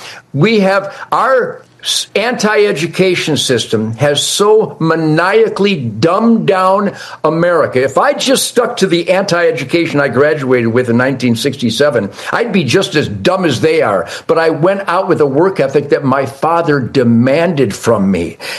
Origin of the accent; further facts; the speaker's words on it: United States; I'm an American. The heroes of the military are Americans.